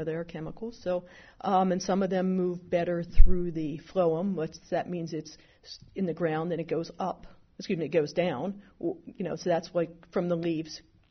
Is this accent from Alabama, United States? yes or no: no; Maryland, United States; accent: Maryland; You got my Maryland accent in there.